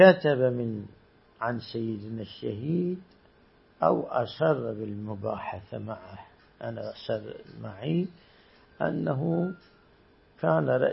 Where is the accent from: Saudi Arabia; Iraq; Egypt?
Iraq; moved away as an adult; وطلعت 79 من العراق